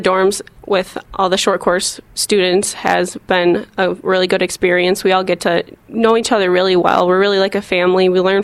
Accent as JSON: {"language": "English", "town": "Jefferson", "region": "Wisconsin", "country": "United States", "said": "I'm from Jefferson, Wisconsin. My family owns an auction company, and a few of my uncles are dairy farmers, so I grew up working on the farm"}